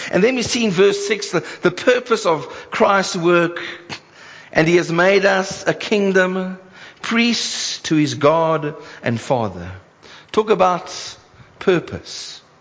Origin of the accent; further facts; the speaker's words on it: Cape Town, Western Cape, South Africa; in which I grew up in Cape Town.